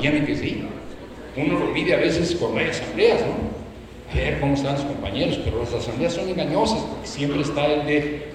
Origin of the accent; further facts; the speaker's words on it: Tabasco, Mexico; que yo sea de Tabasco, pero voy a estar aquí